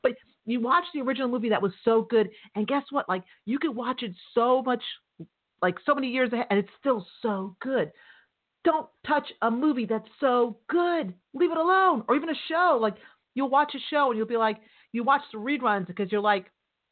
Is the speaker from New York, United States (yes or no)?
yes; New York, United States; Thank you for my accent. I'm a New Yorker. Got that swag.